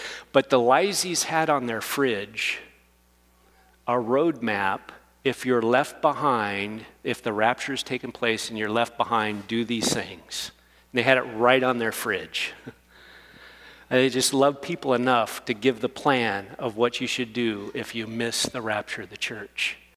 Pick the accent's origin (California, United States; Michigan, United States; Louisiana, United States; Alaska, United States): Alaska, United States; I was born and raised in Alaska, so big churches don't, like, just outside my grid. You know, I wasn't raised in Texas there, Annie.